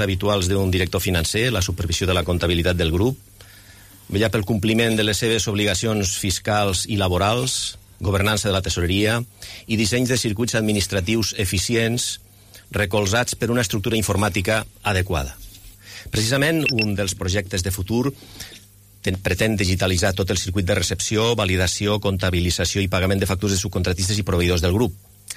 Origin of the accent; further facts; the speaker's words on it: Lleida, Catalonia, Spain; jo sóc de Lleida, esclar.